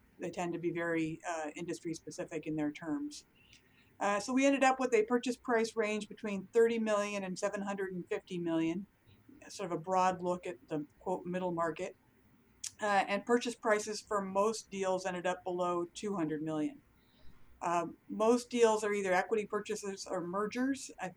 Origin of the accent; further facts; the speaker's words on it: Seattle, Washington, United States; I'm out of the Seattle office of K&L Gates, my hometown.